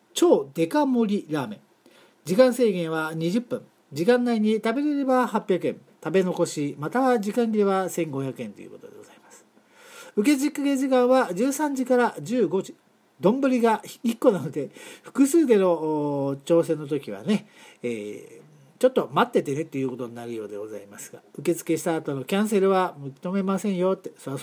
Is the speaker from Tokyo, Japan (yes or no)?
yes; Tokyo, Japan; 埼玉生まれの母親を持つ東京育ちの私にとっては